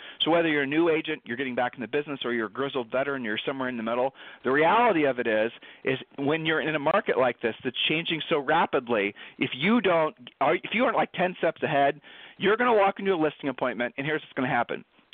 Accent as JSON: {"language": "English", "town": "Columbus", "region": "Ohio", "country": "United States", "said": "Whereas we're from Columbus, Ohio, and everything there was nice and easy and predictable."}